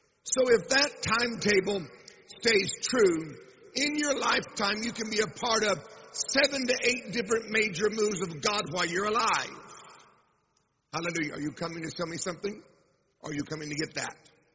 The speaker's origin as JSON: {"language": "English", "town": "Tulsa", "region": "Oklahoma", "country": "United States", "tie": "born there", "said": "I was born in Tulsa, Oklahoma in 1966 in the height of what we call the charismatic revival."}